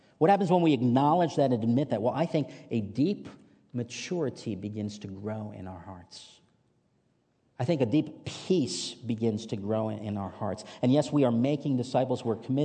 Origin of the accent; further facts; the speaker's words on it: Michigan, United States; One of my fondest memories growing up in Michigan is spending time at Lake Michigan.